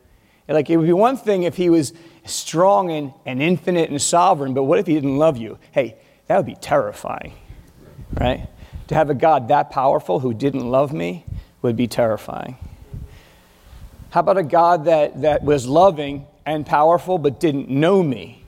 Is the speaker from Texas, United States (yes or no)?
no; Philadelphia, Pennsylvania, United States; Like, boom, like, I don't know, I'm from Philly, so I don't like to fight